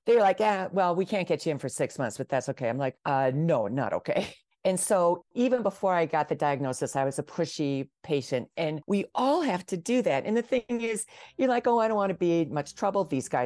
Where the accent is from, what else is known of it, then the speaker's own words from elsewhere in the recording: Wisconsin, United States; I'm from Wisconsin, and we're raised to, you know, you're not supposed to praise, be the center of attention.